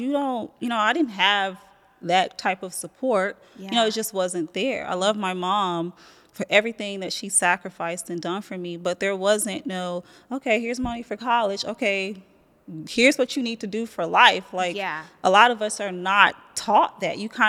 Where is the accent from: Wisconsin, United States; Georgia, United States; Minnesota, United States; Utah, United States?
Georgia, United States; Athens; No, in Athens. I'm from Athens, Georgia. So I grew up there.